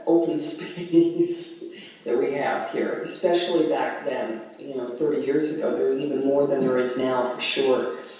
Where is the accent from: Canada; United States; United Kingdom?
Canada; British Columbia; we drove all the way up to my hometown in northern British Columbia.